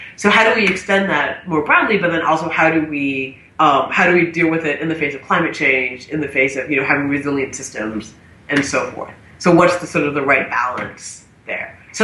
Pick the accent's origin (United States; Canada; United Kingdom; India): Canada; You may or may not know this, but I'm Canadian. So I'm from Canada